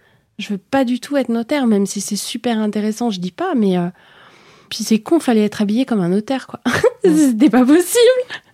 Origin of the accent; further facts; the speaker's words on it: Île-de-France, France; also born or lived in Seine-Saint-Denis; Je suis banlieusarde, c'est même pire. Je suis née dans le 9-3, j'ai grandi en Essonne, j'ai fait mes études et j'ai commencé ma vie professionnelle à Paris. Pas longtemps, hein, j'ai dû travailler 2 ans à Paris.